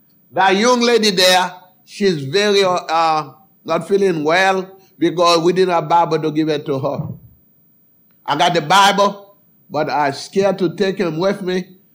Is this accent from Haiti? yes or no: yes; Haiti; now in United States; I'm born and raised in Haiti. I came to Liscombe.